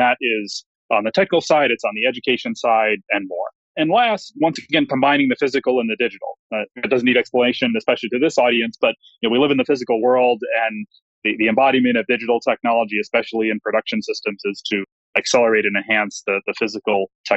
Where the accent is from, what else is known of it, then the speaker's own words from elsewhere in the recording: Detroit, Michigan, United States; So I grew up in the Detroit area and was an undergraduate at the University of Michigan.